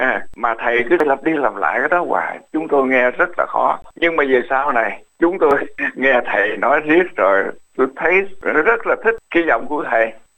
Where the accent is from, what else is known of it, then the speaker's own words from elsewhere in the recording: Mekong Delta, Vietnam; những cái tiếng đó thường dùng ở miền Tây Nam Phật, vì tôi xuất thân từ miền Tây Nam Phật. Nhưng mà nó thật ra thì cái tiếng Việt trong đầu của tôi đó bây giờ nó cũng có lai nhiều miền rồi.